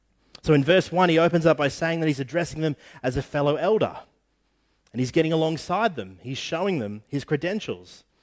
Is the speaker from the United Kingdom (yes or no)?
no; Queensland, Australia; of the realities of growing up in North Queensland are cyclones, and it's cyclone season right at the minute.